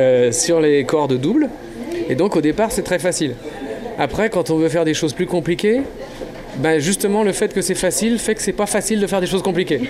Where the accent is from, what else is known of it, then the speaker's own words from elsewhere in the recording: Brittany, France; je suis breton, c'est-à-dire que je suis français, mais je suis d'un coin de l'extrême pointe ouest de la France, ça s'appelle la Bretagne, qui est un pays un peu différent de la France, on y parle une langue différente